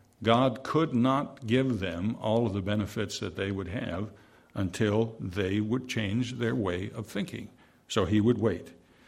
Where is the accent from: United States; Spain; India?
United States; New England; By the way, I grew up in New England, came into the church in New Hampshire in the 60s.